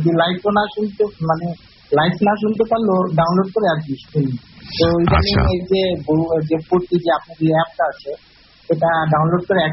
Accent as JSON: {"language": "Bangla", "country": "Bangladesh", "said": "actually দাদা হচ্ছে আমি মানে আমি বাংলাদেশি"}